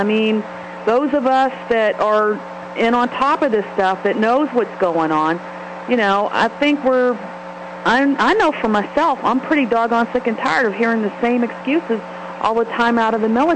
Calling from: Columbus, Ohio, United States; Hi, Kevin. … from Columbus.

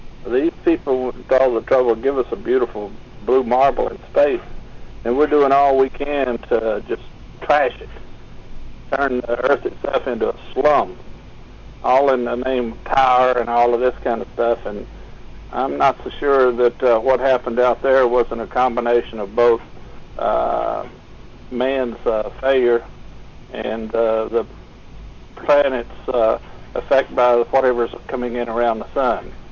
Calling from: Kentucky, United States; from Kentucky.

